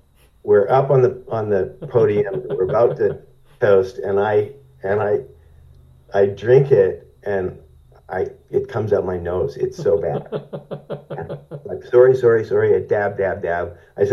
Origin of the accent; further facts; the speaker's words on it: Canada; I said, yeah, General, I'm sorry to say I hadn't naturalized yet. I said, I'm Canadian.